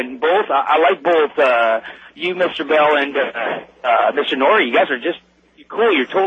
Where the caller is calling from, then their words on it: Baghdad Governorate, Iraq; I'm calling from north of Baghdad, in Iraq.